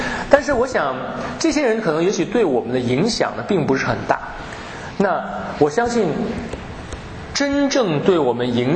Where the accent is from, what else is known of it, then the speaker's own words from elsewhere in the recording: China; 我们信耶稣以后，我们还是中国人，所以我想这个律法主义虽然我们都不是犹太人不是没有旧约的背景，可是我们都是中国人